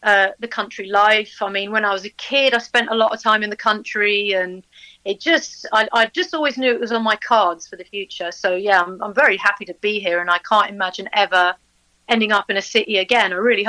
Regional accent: London, United Kingdom; I'm a London girl originally. I was born and bred in London. But my mother is French and she comes from a farming background.

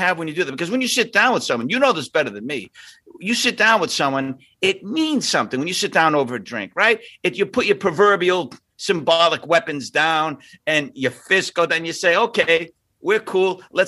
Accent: Boston, Massachusetts, United States; I am a kid from Southie and I'm Irish

